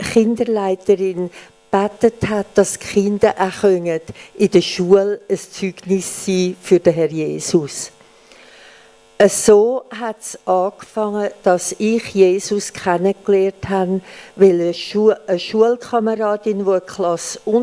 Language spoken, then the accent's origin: German; Poland; An meinem 60. Geburtstag hat mir der Wilhelm Ferien in meinem Herkunftsland geschenkt. Und so sind wir auf einem Zeltplatz in Polen an der Ostsee gewesen.